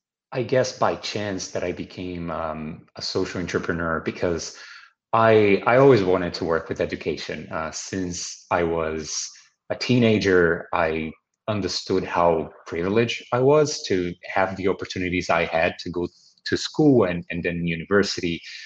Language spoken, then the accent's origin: English; Brazil; now in Lisbon, Portugal; I'm originally from Brazil.